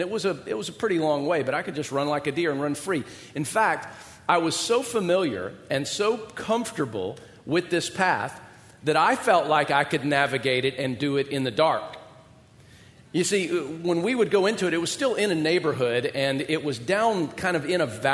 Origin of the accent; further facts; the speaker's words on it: Georgia, United States; I grew up in Georgia, as most of you guys know, and a few hundred yards from our house was this wooded creek area that we loved to go and play in.